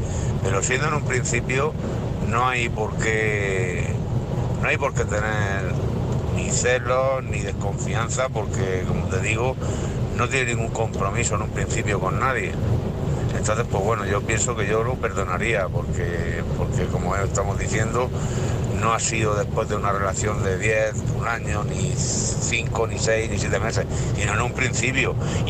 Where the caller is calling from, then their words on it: Cartagena, Region of Murcia, Spain; de Cartagena.